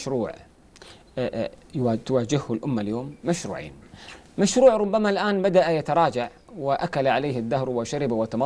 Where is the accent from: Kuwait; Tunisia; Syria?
Kuwait; صار رئيس قسم الفلسفة عندنا في الكويت في فترة